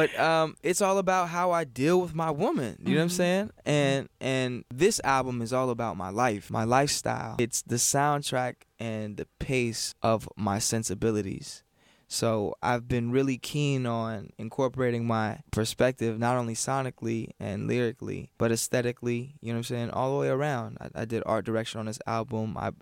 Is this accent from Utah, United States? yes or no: no; Los Angeles, California, United States; because I'm from Los Angeles